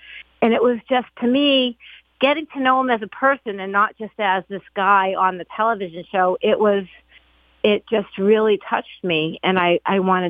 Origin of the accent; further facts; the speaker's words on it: Massachusetts, United States; Oh, no, I grew up in Massachusetts, eastern Massachusetts.